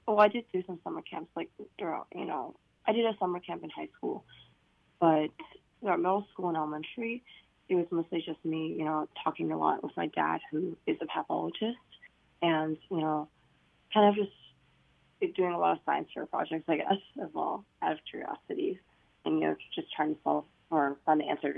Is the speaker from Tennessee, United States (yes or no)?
no; Louisiana, United States; And so I went to Cattaparis-Magnet High School, and I'm from Louisiana.